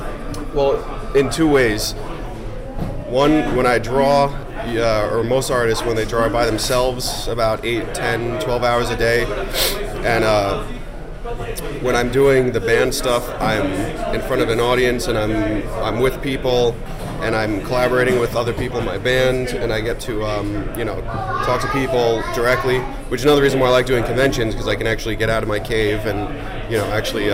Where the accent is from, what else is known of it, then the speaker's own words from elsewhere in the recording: Queens, New York, United States; I grew up in Queens, New York, and I was kind of left to my own devices a lot.